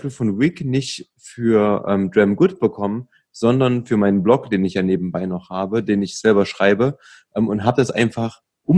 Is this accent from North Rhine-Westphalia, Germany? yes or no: no; Leipzig, Saxony, Germany; wir sind ja aus Leipzig